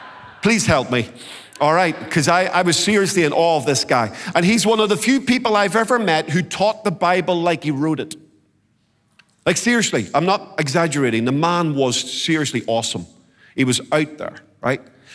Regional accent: United Kingdom; I'm British. We don't do this.

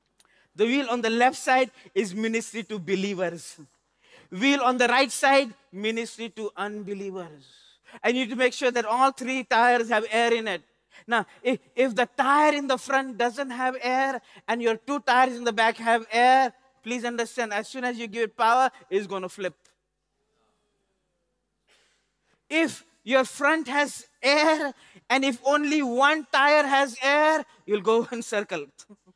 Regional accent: India; I come from India

